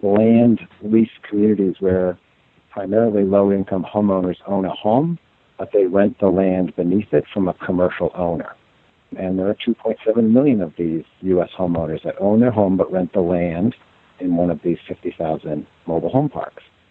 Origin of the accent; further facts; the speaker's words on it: Concord, New Hampshire, United States; but ultimately made my way back to my hometown of Concord, New Hampshire, where I've been professionally engaged for the last 25 years.